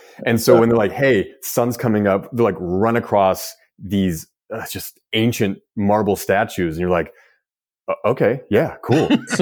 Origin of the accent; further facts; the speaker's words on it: Chicago, Illinois, United States; now in Los Angeles, United States; And, you know, as an American, you know, I grew up in Chicago. We have the Field Museum, Museum of Science mm-hmm. Industry, Planetarium.